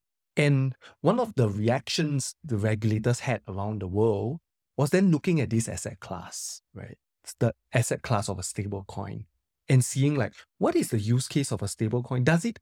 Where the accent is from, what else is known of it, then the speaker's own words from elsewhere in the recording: Singapore; Well, I might be biased, right? Because I'm Singaporean.